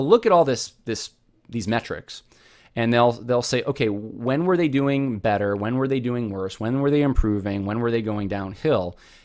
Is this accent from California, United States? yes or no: yes; California, United States; born there; I can say that. I was born in California.